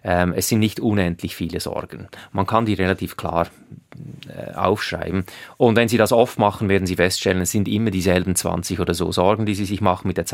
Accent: Switzerland; Ich sage das vielleicht als Schweizer, weil wir sind alle überversichert in der Schweiz.

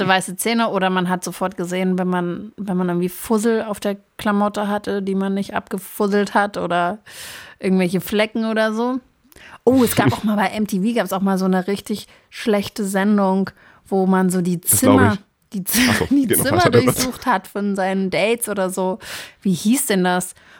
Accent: Brazil; ich bin ja auch teilweise in Brasilien aufgewachsen, da gab es dann so große Kakerlaken

